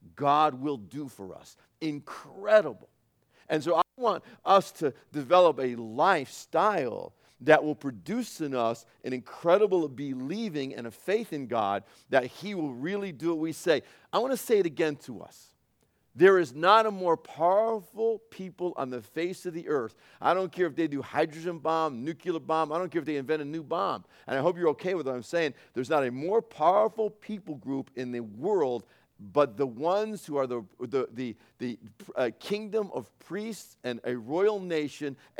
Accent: United States; I love being an American, but the truth is, though, even though I love my country and I love my Italian and I love my French races, I love all this about my family

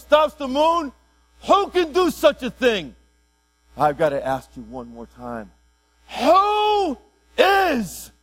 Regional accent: Northeast, United States; Oh, I'm glad I'm from the Northeast because we have Harvard and Yale and MIT, and I love those schools.

